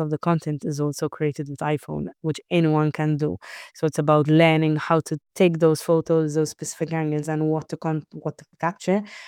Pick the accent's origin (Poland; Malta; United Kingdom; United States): Malta; I had around 20 influencers, quite big in my hometown, Malta.